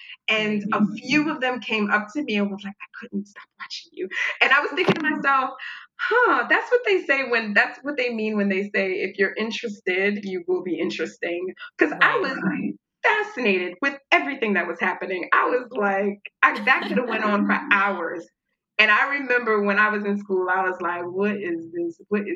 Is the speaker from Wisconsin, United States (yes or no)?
no; New York, United States; now in Los Angeles, United States; I'm a New Yorker. I like, give me a cab or a train or let me walk.